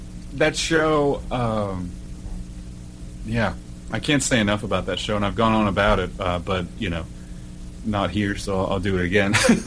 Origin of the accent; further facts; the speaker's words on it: Oklahoma, United States; moved away as an adult; when I joined the military and was stationed up here in Washington, that's how I got up here. I'm originally from Oklahoma.